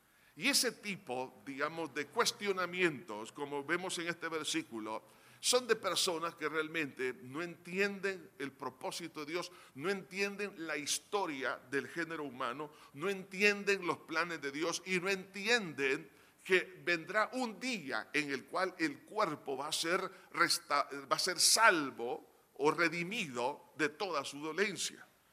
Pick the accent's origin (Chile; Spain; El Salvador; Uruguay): El Salvador; Nosotros como salvadoreños somos el pulgarcito de América.